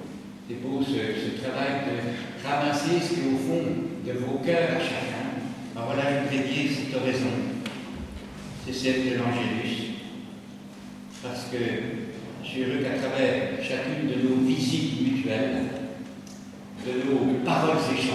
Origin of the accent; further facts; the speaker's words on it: Dampierre, France; je voyais ta maman quand j'étais gamin à Dampierre